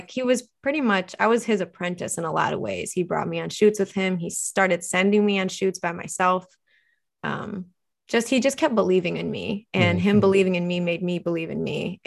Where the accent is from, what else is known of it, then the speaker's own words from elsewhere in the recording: Chardon, Ohio, United States; So I grew up in Chardon, a little east of Cleveland, probably 45 minutes northeast in the snow belt